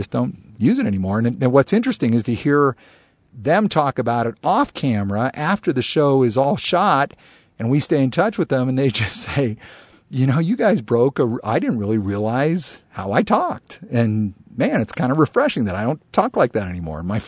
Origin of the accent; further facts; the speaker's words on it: California, United States; also born or lived in Alaska / Connecticut; Look, I grew up in California, Alaska, and Connecticut. So it's not like I grew up in these bastions of the church.